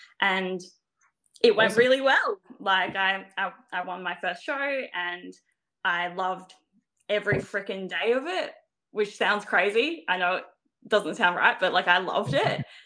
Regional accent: South Australia, Australia; that's just, I guess, my screen name that everyone seems to know me as. But yes, I am a bodybuilder from South Australia. I'm 29.

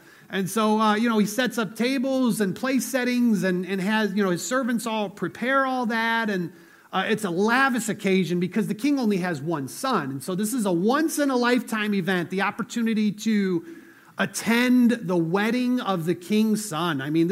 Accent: United States; And I was like, yeah, I'm American. There was a revolution fought so that I don't have to care about this, you know.

